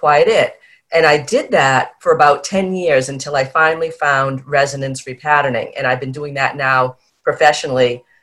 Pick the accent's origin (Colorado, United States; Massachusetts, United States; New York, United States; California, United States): Massachusetts, United States; Boston; I'm from Boston, so in Boston, the Northeast, you know, this very focused career path, climb the ladder